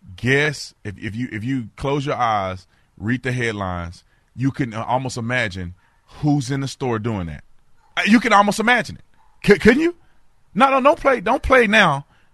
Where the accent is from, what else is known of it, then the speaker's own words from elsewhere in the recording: Texas, United States; I'm born and raised in Texas. I got my family in Dallas, Texas